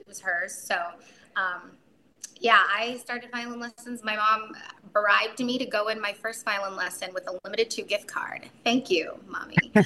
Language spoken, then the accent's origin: English; Culver City, California, United States; I was born actually in Culver City. Well, not born in Culver